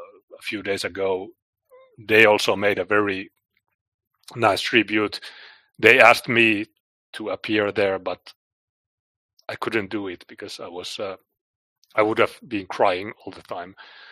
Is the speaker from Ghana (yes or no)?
no; Finland; So I'm from Finland, and I started this anti-immigration activism in 2008 or 9